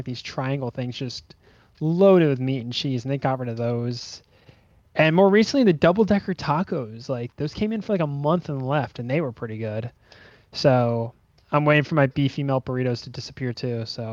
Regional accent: Lancaster, Pennsylvania, United States; I'm originally from the Amish country of Lancaster, Pennsylvania. Grew up surrounded by Amish people. I wasn't Amish, but just Amish farms everywhere.

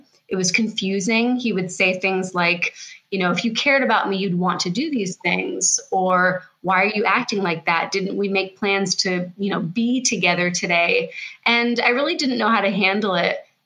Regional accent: Fairhaven, Massachusetts, United States; So I grew up near the Cape area of Massachusetts in a town called Fairhaven, and went to the local high school, very small, you know, rural community.

